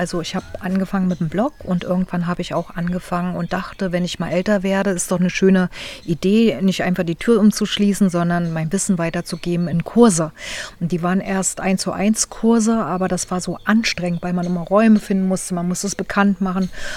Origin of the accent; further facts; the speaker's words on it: East Germany, Germany; ich konnte damals ja, ich komme ja aus dem Osten, nicht so gut Englisch